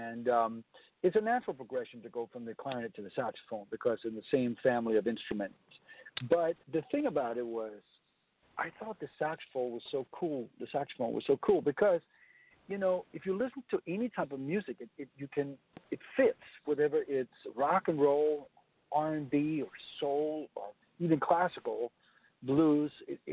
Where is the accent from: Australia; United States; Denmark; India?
Denmark; Copenhagen, Capital Region of Denmark; English is a second language; I grew up in Copenhagen, Denmark, and originally I played the clarinet